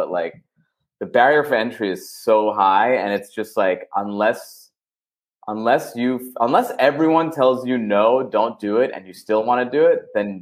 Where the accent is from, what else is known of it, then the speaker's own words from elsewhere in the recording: New York, United States; And we're also both from Long Island, so we know all the same places.